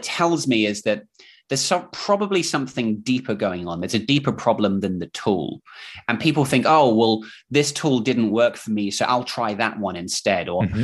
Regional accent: England, United Kingdom; accent: mix of English and Kiwi New Zealand accent; now in New Zealand; I'm actually from England, from the UK, but I moved here with my family about 15 years ago. So if you're wondering what is this accent, it's sort of a mix of English slash Kiwi New Zealand accent.

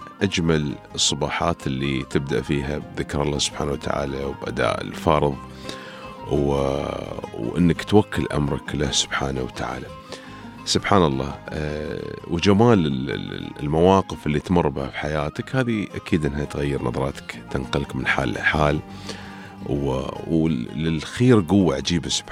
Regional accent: Dubai, United Arab Emirates; عندنا في دبي وفي دولة الإمارات

